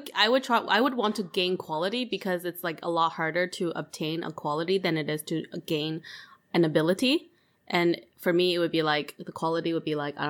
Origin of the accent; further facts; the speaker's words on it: Vancouver, British Columbia, Canada; also born or lived in China; Okay, I was born in China. And I spent 9 years there, and then I spent the rest of my childhood in Vancouver.